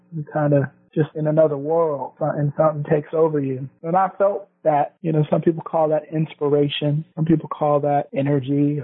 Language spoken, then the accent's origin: English; Buffalo, New York, United States; born there; I was born in Buffalo, New York, yep, 1983.